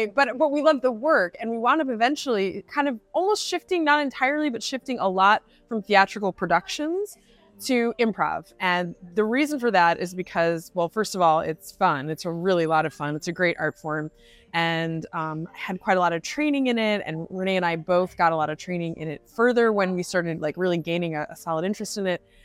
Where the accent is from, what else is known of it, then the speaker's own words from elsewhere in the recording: Florida, United States; now in Frankfurt, Germany; Yeah, we come from Florida. I'm good on sun.